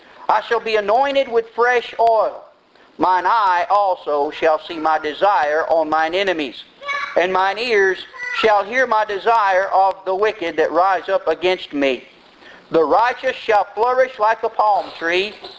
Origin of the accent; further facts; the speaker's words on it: United States; I'm glad, thank God, I'm an American.